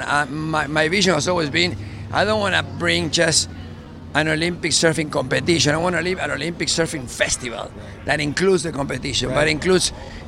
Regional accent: Argentina; moved away as an adult; we came from Argentina and we came as young adults. So none of us have family here.

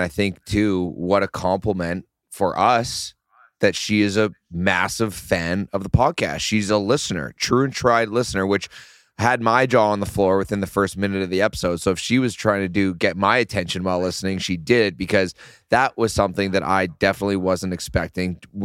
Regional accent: Canada; now in United States; obviously being the Canadian on the ones and twos here.

